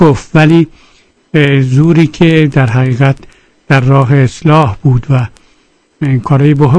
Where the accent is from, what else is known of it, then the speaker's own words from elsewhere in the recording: Mashhad, Razavi Khorasan, Iran; اجازه بدین که به عنوان یک مشهدی واقعا میخوام بگم